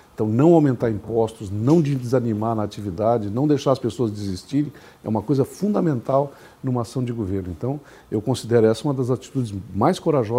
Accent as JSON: {"language": "Portuguese", "region": "Rio Grande do Sul", "country": "Brazil", "said": "até porque eu sou da Serra, é o turismo de inverno, né?"}